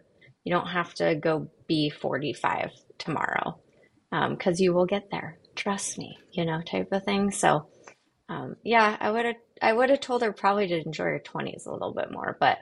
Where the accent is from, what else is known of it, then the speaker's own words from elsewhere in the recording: Colorado, United States; now in Dallas, United States; I'm kind of the non-typical Dallas gal, though I'm from Colorado.